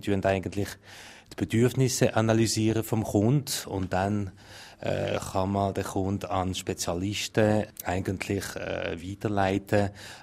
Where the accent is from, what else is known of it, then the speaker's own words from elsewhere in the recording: Romandy, Switzerland; German is a second language; moved away as an adult; now in Zurich, Switzerland; ich bin eigentlich nicht bilingue aufgewachsen. Ich bin in der Westschweiz aufgewachsen, habe in Zürich angefangen zu arbeiten, in den 80er Jahren.